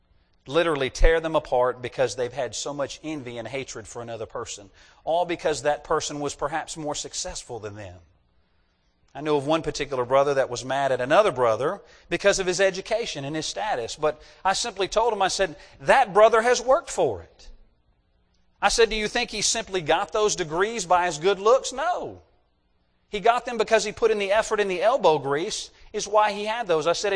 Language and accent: English; the South, United States; I'm from the South. Fried okra is like vitamins in the South.